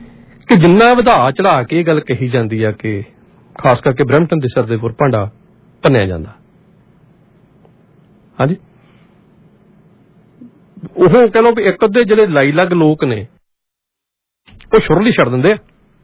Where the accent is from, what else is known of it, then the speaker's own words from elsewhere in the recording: Punjab, India; ਮੈਂ ਦੁਆਬੇ ਤੋਂ ਹਾਂ ਜੀ।